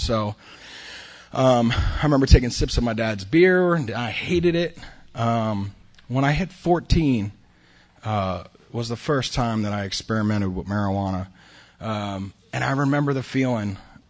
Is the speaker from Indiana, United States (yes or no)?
no; Claymont, Delaware, United States; moved away as an adult; now in Austin, United States; I'm from Claymont, Delaware, originally. It's always such an honor to be up here. I remember when I first moved here to Austin, Texas, I had about a year sober.